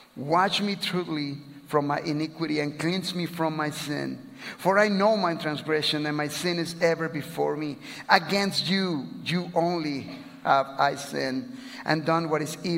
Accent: Guatemala; English is a second language; moved away as an adult; also born or lived in Chicago, United States; now in Mexico; We are originally from Guatemala. We were serving in Chicago for many years. And now we are living and serving for the last 5 years as missionaries in Mexico.

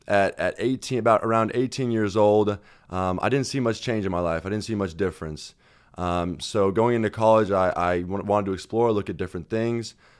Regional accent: Albuquerque, New Mexico, United States; So I grew up in Albuquerque, New Mexico. Grew up there. Had a pretty simple life in Albuquerque.

